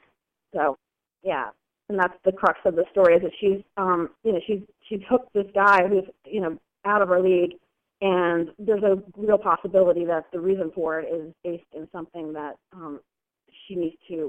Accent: Midwest, United States; I grew up mostly in the Midwest, but by the time I was in high school, my parents have moved us to like 6 different states

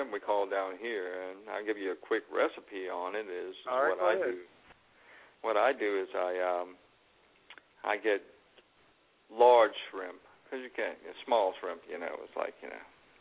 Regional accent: New Orleans, Louisiana, United States; Well, I am from New Orleans, so I can do a lot more than boil a hot dog.

